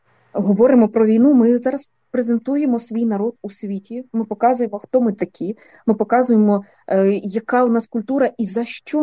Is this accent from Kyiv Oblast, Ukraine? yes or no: yes; Bucha, Kyiv Oblast, Ukraine; Річ у тім, що я насправді з Бучі, я живу в Бучі, жила в Бучі.